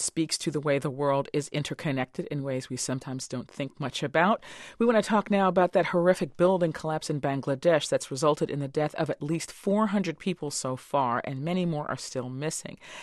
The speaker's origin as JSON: {"language": "English", "region": "New York", "country": "United States", "tie": "born or raised there", "said": "This is something that, you know, growing up in New York, we were taught, yeah, you know, in history."}